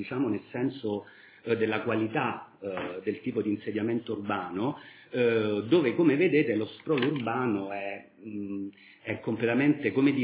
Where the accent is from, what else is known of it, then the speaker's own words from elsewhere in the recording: Albania; now in United Kingdom; nel Regno Unito, quando mi chiedono da dove vieni, io non dico vengo dall'Italia, vengo dall'Albania, perché è da lì che vengo